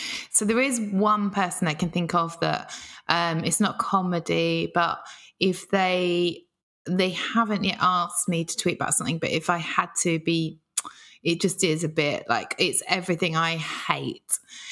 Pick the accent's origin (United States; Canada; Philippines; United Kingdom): United Kingdom; We're British.